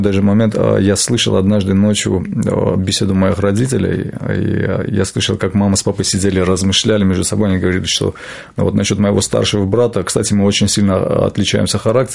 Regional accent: Armenia; потому что мы, армяне, считаем, что когда ты родился армянином, ты уже христианин

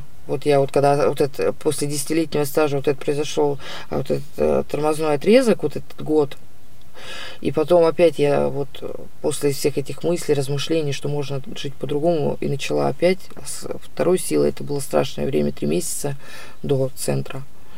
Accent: Ukraine; И все, и приходит, а я с Украины, меня по 91-й статье обязательно должны были посадить до суда, обязательно.

